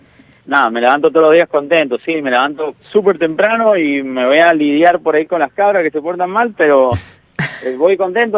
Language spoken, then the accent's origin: Spanish; San Juan, Argentina; y yo soy de San Juan, que es seco, entonces es lindo el invierno.